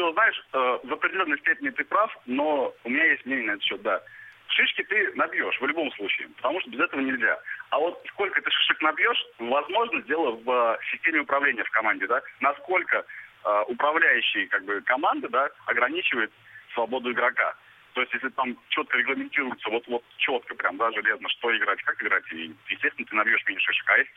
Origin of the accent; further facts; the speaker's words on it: Tolyatti, Samara Oblast, Russia; я из Тольятти.